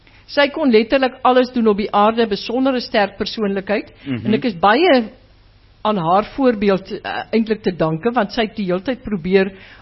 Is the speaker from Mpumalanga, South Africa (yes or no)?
no; Graaff-Reinet, Eastern Cape, South Africa